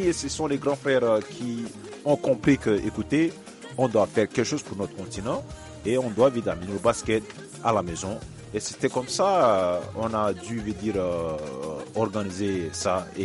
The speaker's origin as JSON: {"language": "French", "country": "Chad", "said": "Moi, en tant que Tchadien"}